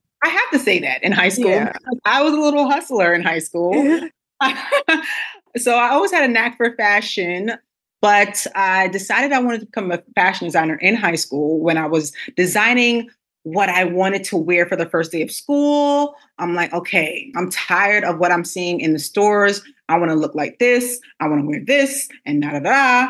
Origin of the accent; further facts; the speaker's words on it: Brooklyn, New York, United States; I am from Brooklyn, New York.